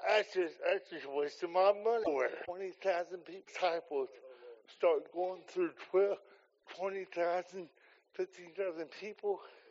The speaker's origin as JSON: {"language": "English", "town": "Bedford", "region": "Indiana", "country": "United States", "tie": "born or raised there", "said": "I grew up in Indiana. Dad took Hilltop Pentecostal church there in Bedford. I was 8 years old."}